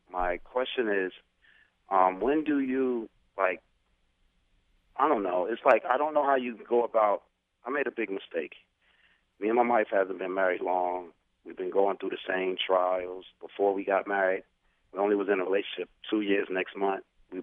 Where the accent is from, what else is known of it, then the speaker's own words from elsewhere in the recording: Newark, New Jersey, United States; now in Willingboro, United States; You know, I married a beautiful woman, and we're from Newark, New Jersey, and I moved us out here to Willingboro, close to Philadelphia